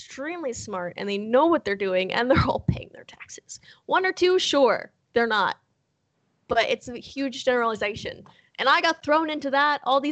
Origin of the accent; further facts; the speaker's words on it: Canada; first of all, I'm Canadian, so good luck.